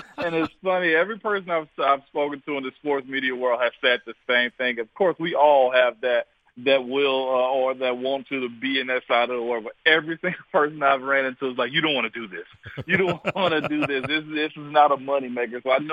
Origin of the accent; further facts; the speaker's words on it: Tennessee, United States; now in Hendersonville, United States; I'm from West Tennessee. My wife's from Middle Tennessee in Springfield. I went to college in Knoxville at UT. So this is my home. I stay in Hendersonville now